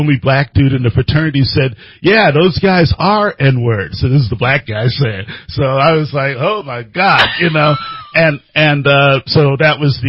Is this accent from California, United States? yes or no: no; New York, United States; I grew up in New York, and I had a very kind of middle class background.